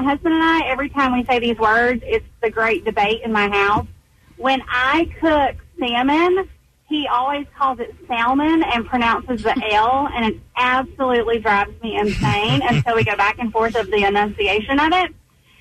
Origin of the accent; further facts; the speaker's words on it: Bessemer City, North Carolina, United States; Yeah, I'm from Bessemer City.